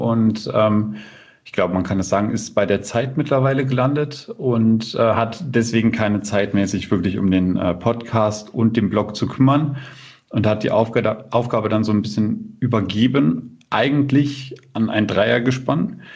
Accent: Bückeburg, Lower Saxony, Germany; born there; Also ich bin in der Region geboren, in Bückeburg. Das dürfte den wenigsten etwas sagen.

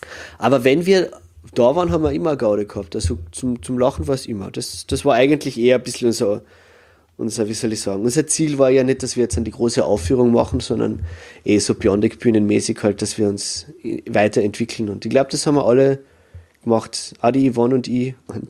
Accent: Carinthia, Austria; now in Vienna, Austria; ich bin 36 Jahre alt und ich bin Kärntner, der in Wien als Sonderschullehrer arbeitet.

